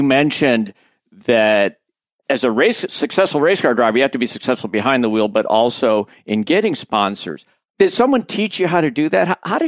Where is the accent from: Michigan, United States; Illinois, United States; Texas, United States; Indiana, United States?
Indiana, United States; Indianapolis; I'm from Indianapolis.